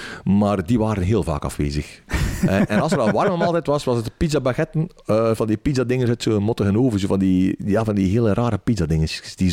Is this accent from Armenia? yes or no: no; Flanders, Belgium; de mensen hebben mij graag zoals ik ben als Vlaming.